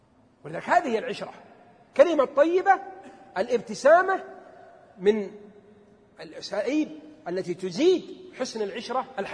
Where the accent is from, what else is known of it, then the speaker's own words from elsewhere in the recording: Abha, Asir, Saudi Arabia; هذه أحسن شيء عندنا في أبها لأن ما عندنا إلا ألف أكثر حاجة